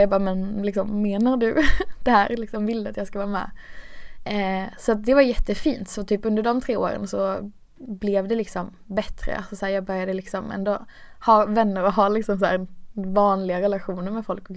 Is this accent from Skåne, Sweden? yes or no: yes; Skåne, Sweden; så var jag i Helsingborg typ ganska nära då där jag kommer ifrån